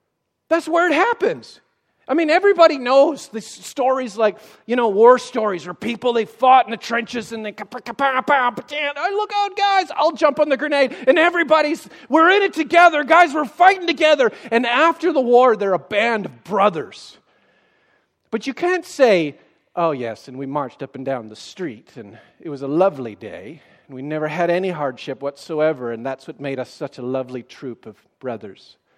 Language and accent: English; Canada; I speak as a Canadian.